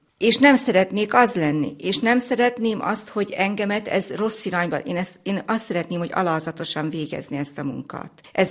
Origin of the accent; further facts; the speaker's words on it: Mihálygerge, Nógrád, Hungary; born there; a szülőfalum Mihály Gergén születtem, nagyon szeretem a szülőfalumat